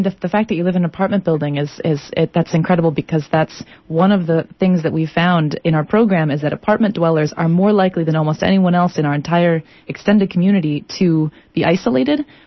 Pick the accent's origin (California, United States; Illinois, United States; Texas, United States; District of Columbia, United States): Illinois, United States; Chicago; I grew up in the Chicago area, and there was incredible stories in the Chicago urban history about machine politics